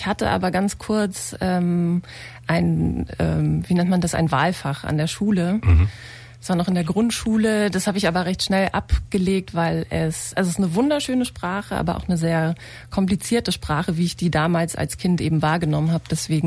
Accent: Brandenburg, Germany; ich habe gute Erinnerungen an die Kindheit im grünen Spreewald.

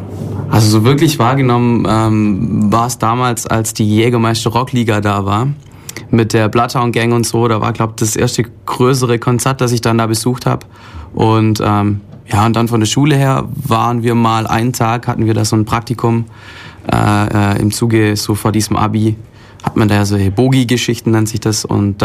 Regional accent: Bollingen, Baden-Württemberg, Germany; Ich komme aus einem kleinen Dorf neben Ulm, also. Aber ich bin hier geboren, ja.

